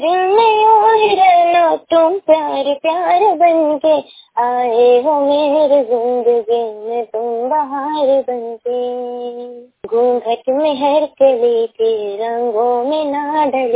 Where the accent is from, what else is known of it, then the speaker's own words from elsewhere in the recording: Khairagarh, Chhattisgarh, India; मैं कैरागढ़ जिला राजनांदगांव छत्तीसगढ़ से हूँ।